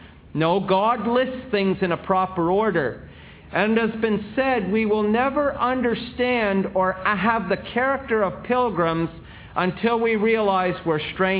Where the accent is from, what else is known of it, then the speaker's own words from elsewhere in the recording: Canada; And I say, I'm a Canadian.